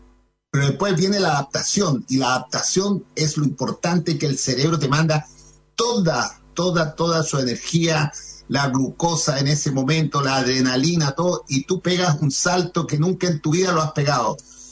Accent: Ovalle, Coquimbo, Chile; tanto Neville y yo somos de Ovalle, es decir, somos ovallinos, somos de campo también.

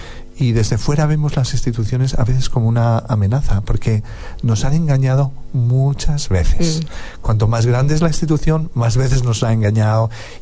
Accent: Pontevedra, Galicia, Spain; De Galicia, una ciudad pequeñita que se llama Pontevedra, al sur de Santiago de Compostela.

